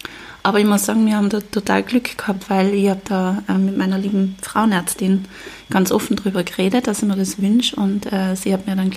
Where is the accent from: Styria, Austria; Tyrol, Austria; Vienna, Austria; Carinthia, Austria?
Tyrol, Austria; also wir sind ja in Tirol aufgewachsen